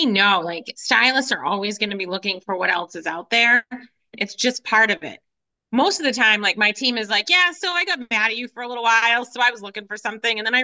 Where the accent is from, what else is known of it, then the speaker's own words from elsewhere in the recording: United Kingdom; now in Boston, United States; And me being a British Bostonian, I love classy.